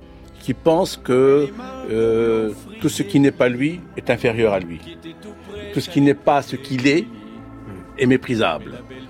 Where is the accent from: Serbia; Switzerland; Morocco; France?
Morocco